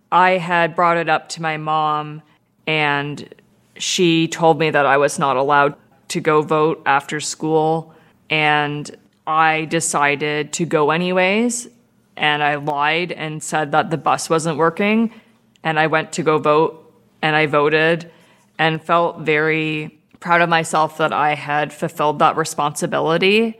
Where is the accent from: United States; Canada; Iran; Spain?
Canada; I think it's a responsibility as a Canadian to go